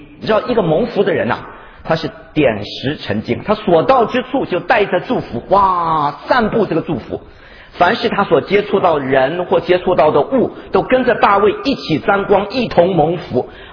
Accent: China; 尤其我们中国人啊

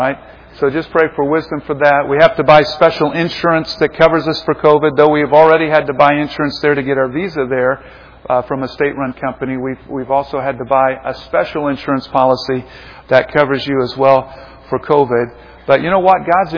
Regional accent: Kansas City, Missouri, United States; We're from the Kansas City area, just south here, and I figured, well, my dad's got cows.

